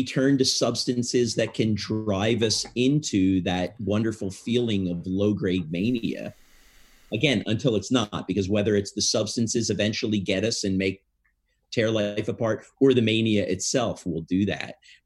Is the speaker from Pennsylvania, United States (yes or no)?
yes; Philadelphia, Pennsylvania, United States; I grew up in Philadelphia and I lived here.